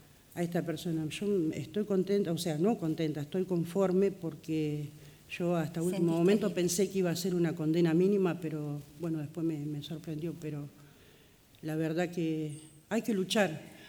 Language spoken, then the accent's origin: Spanish; San Andrés de Giles, Buenos Aires Province, Argentina; yo me siento muy acompañada por San Andrés de Giles, el pueblo completo. Entonces me siento orgullosa de mi pueblo